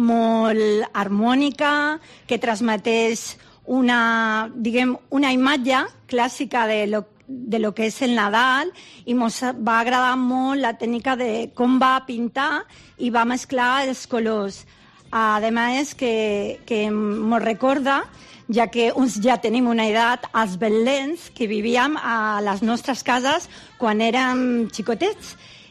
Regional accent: Palma, Balearic Islands, Spain; Soc de Palma de Mallorca i me feia un pot de coratge xerrar el mallorquí. Jo no sabia si xerrar castellà

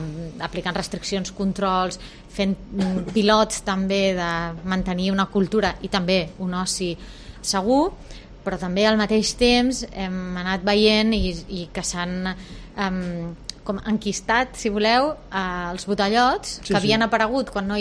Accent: Barcelona, Catalonia, Spain; els que som de Barcelona.

